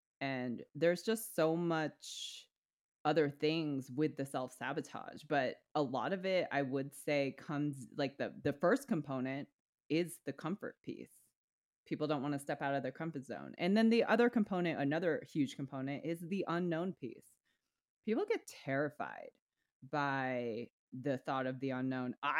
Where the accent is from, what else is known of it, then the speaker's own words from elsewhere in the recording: Vermont, United States; moved away as an adult; also born or lived in Hawaii; I was 18 when I moved to Hawaii and people would be like, oh, where are you from? And I'd be like, oh, I'm from Vermont.